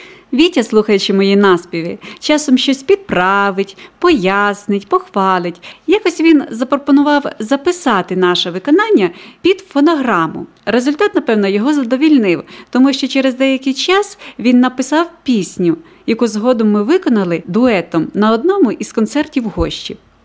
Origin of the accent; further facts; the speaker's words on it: Malynivka, Rivne Oblast, Ukraine; в селі Малинівка Гощанського району, звідки я родом